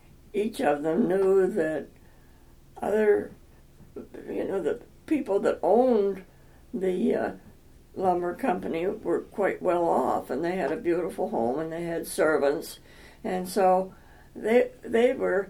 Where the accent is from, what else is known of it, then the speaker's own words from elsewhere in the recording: Endeavor, Pennsylvania, United States; born there; I was born in 1919 in Forest County, Pennsylvania.